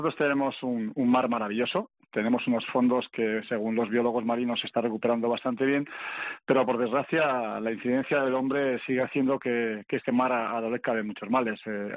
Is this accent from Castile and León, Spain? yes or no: no; Bilbao, Basque Country, Spain; Como buen bilbaíno me planteé que tenía que volver a Santiago